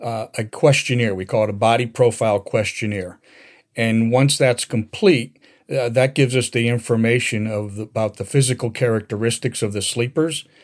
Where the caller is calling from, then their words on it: Newtown, Connecticut, United States; I'm calling from Newtown, Connecticut